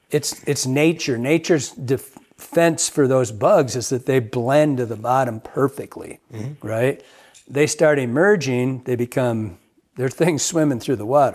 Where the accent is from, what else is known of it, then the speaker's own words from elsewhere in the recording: Michigan, United States; I grew up in Michigan, as you all know.